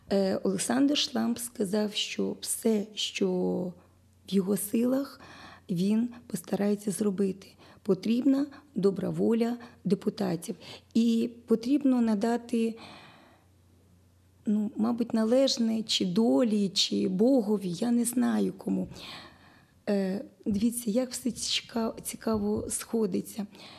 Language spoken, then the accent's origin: Ukrainian; Chernivtsi, Chernivtsi Oblast, Ukraine; Значить, ми, чернівчани, маємо написати лист.